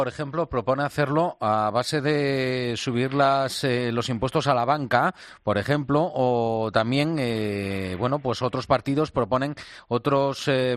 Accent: Spain; No somos conscientes los españoles de lo que se nos viene encima.

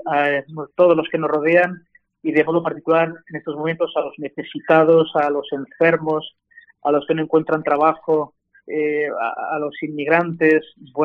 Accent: Bilbao, Basque Country, Spain; 12 años estoy sirviendo en Bilbao, en el País Vasco, mi tierra de origen

